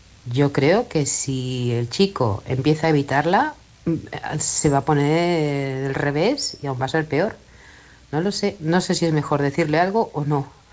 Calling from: Manresa, Catalonia, Spain; de Manresa, Barcelona.

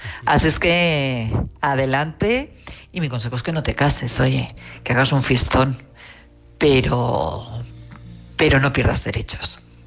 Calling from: Madrid, Community of Madrid, Spain; de Madrid.

